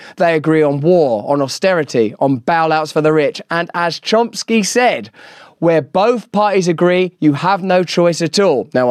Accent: England, United Kingdom; I'd stay out of it. I'm English.

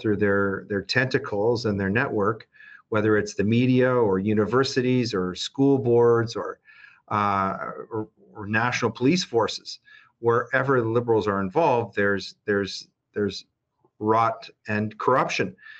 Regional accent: Cold Lake, Alberta, Canada; And I would say the same thing, for example, in my hometown of Cold Lake

